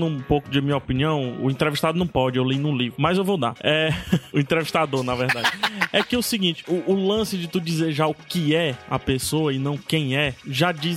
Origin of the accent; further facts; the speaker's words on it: Brazil; Brasil, eu sou do Brasil